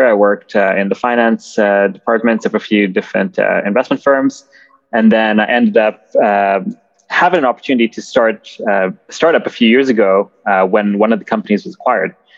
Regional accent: Kenya; also born or lived in Vancouver; Actually, I was born in Vancouver, but I was raised in Kenya. And so I spent a lot of my time growing up there.

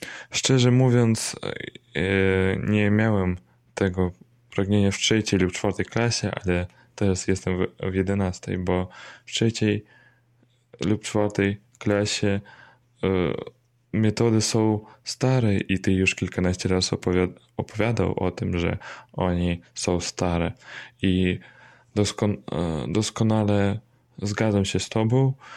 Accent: Belarus; Polish is a second language; mieszkam w Białorusi teraz, jestem Białorusinem, mam zamiar studiować w Polsce

